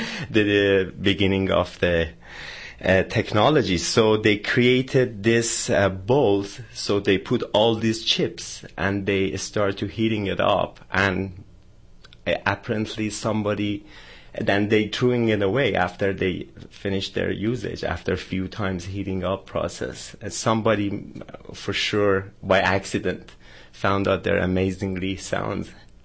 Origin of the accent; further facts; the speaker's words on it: Iran; I'm originally from Iran.